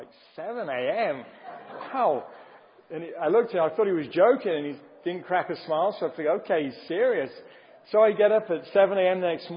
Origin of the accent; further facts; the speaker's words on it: England, United Kingdom; also born or lived in United States; my parents lived in England, became pastors over there, and I grew up in England.